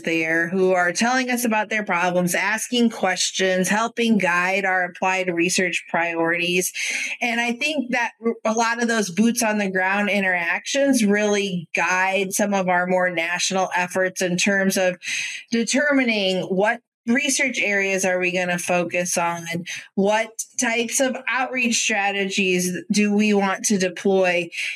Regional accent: Geneseo, Illinois, United States; also born or lived in North Carolina; I'm from Illinois, Geneseo, which is near Moline.

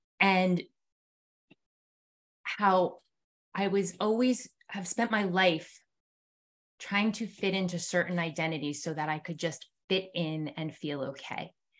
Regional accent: Asheville, North Carolina, United States; I am from Asheville, North Carolina.

